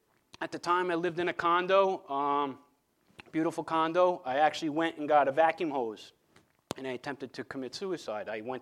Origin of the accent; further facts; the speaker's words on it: New York, United States; I ain't going to Connecticut. I'm Long Island. I'm from New York. What am I going to do in Connecticut?